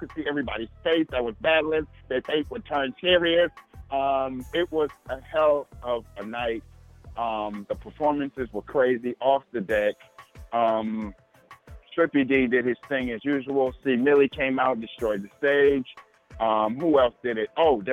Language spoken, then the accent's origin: English; Minneapolis, Minnesota, United States; My combo is Cherokee and Black, and where I'm from Minneapolis, Minnesota.